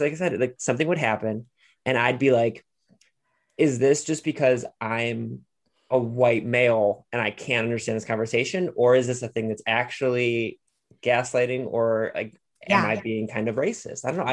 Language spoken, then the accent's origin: English; Lorain, Ohio, United States; I grew up in a very diverse city. I grew up in Lorain, Ohio.